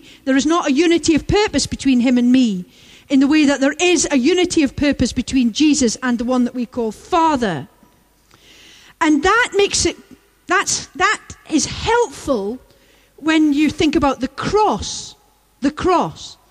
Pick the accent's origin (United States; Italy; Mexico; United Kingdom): United Kingdom; I wonder whether that is part of the issue for us as British people when it comes to the whole debate about immigration.